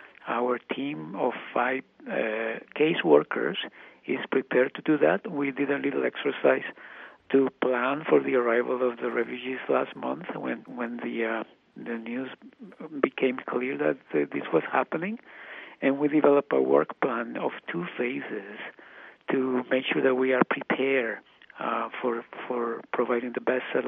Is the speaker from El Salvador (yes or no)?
yes; El Salvador; moved away as an adult; I came here as a refugee a long time ago. I'm originally from El Salvador, and I left as a government-sponsored refugee